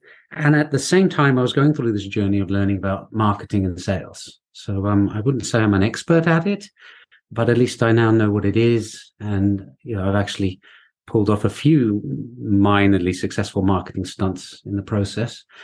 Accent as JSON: {"language": "English", "region": "England", "country": "United Kingdom", "moved": "yes", "lives_now": "Finland", "said": "I live in Finland, although I'm English"}